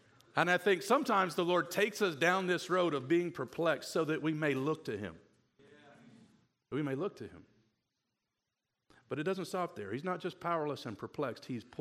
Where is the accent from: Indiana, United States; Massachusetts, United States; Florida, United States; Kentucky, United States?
Kentucky, United States; also born or lived in Detroit; My dad was born and raised in Detroit. I was born there, grew up in Kentucky.